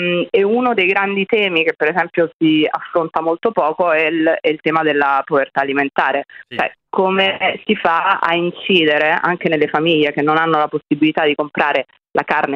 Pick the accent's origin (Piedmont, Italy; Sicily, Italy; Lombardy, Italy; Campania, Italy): Campania, Italy; Naples; Napoli, io sono di Napoli